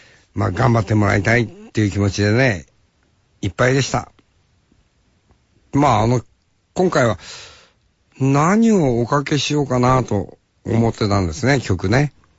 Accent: Tokachi, Hokkaido, Japan; やっぱり俺たち十勝の人間にとってよ、スピードスケートってな

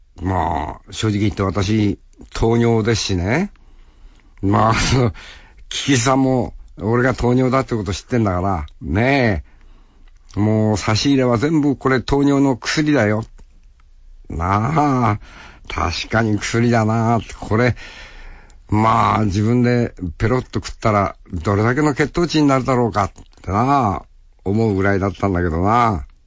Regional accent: Kitami, Hokkaido, Japan; で、俺の青春、北見。

